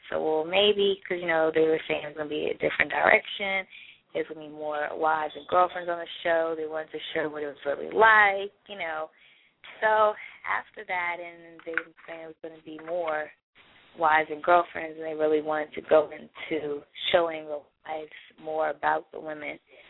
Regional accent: New Orleans, Louisiana, United States; now in Houston, United States; It was in Houston. It was after Hurricane Katrina. I was out here. And I'm from New Orleans, and we just met out here on my birthday, and it was 5 years ago.

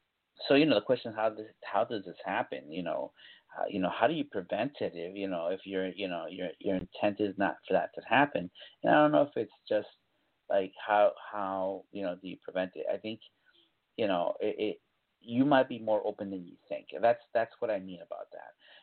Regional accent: Boston, Massachusetts, United States; I'm broadcasting from New England, the Boston area. So it's Beantown. If you know about Bostonians, we're rough and tough, and, you know, we get it done, you know, it's city of champions.

